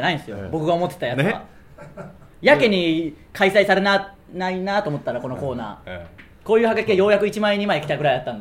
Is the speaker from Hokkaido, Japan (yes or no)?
no; Tsuyama, Okayama, Japan; 僕らの出身地ある岡山県津山市